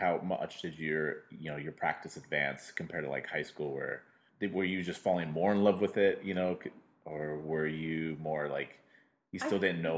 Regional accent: San Diego, California, United States; I grew up in San Diego and went to school in San Diego

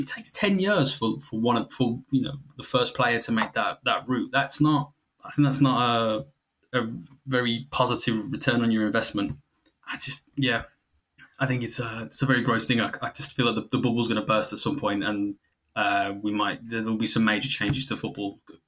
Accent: Birmingham, West Midlands, United Kingdom; So I'm from Birmingham. Lived most of my life in Birmingham. When I was a kid, I'm not that old. I'm 31.

